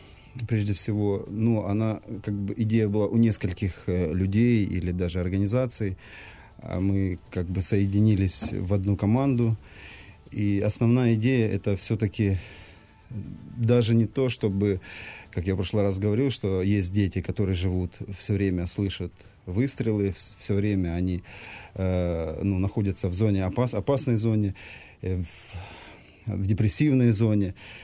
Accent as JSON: {"language": "Russian", "town": "Luhansk", "region": "Luhansk Oblast", "country": "Ukraine", "said": "Вы знаете, когда я сам из Луганска, я видел людей"}